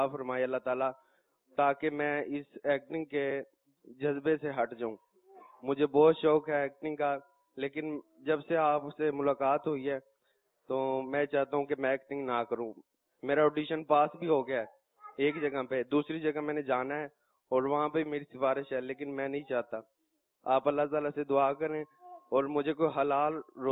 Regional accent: Sargodha, Punjab, Pakistan; میں پنجاب سے آیا ہوں، سرگودا شہر کی شہری آبادی کے بالکل کارنر سے اینڈ سے،

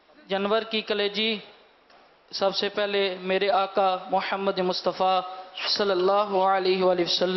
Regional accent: Gujar Khan, Punjab, Pakistan; میرا تعلق گجرحان سے ہے

